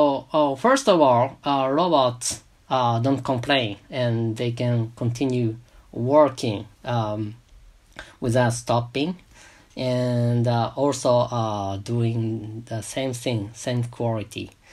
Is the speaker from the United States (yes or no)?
no; Yamanashi, Japan; born there; English is a second language; Yeah, actually I was born in Yamanashi Prefecture, which is not a place for takoyaki.